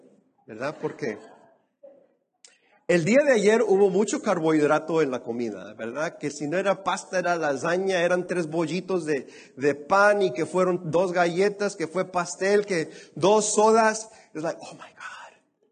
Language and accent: Spanish; Mexico; como buen mexicano, tortilla de harina, arroz, papa y todo